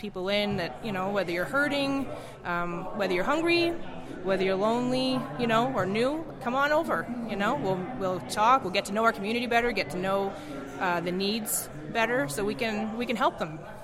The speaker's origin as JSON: {"language": "English", "town": "Annapolis Royal", "region": "Nova Scotia", "country": "Canada", "tie": "born or raised there", "said": "my husband is actually from Sackville. I'm not from Sackville originally. I'm from the Annapolis Valley, born and raised in Annapolis Royal area."}